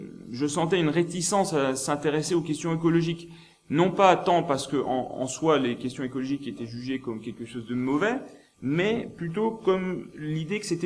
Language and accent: French; Bourgogne-Franche-Comté, France; je suis originaire du nord de la Franche-Comté, côté de Montbéliard, là où les usines Peugeot étaient implantées, enfin sont toujours implantées.